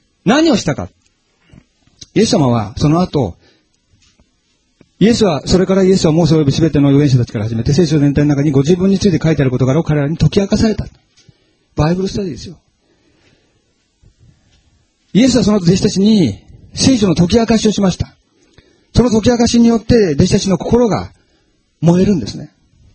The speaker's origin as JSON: {"language": "Japanese", "region": "Shizuoka", "country": "Japan", "said": "ちなみに私、静岡県民ですけども、静岡は大好きです。で、静岡の中でも、私は伊豆の生まれでね、伊豆地方の伊豆の人間です。"}